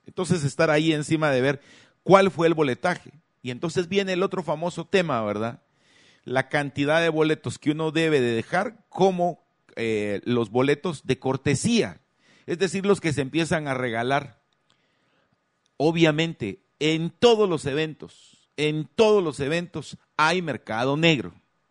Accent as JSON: {"language": "Spanish", "country": "Guatemala", "said": "Y así somos los chapines."}